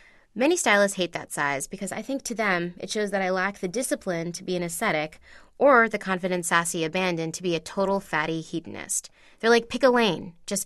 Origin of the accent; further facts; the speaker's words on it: United States; simply by being an Indian American woman, I was already so statistically interesting.